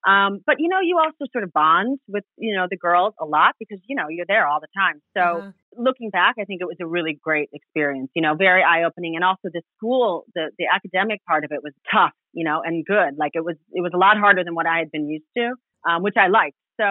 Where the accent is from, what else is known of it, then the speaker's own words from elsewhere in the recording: Ohio, United States; So even though I'm American and was raised here, you know, my mom was a single mom raising us in Ohio and, you know, was very pro-Irish.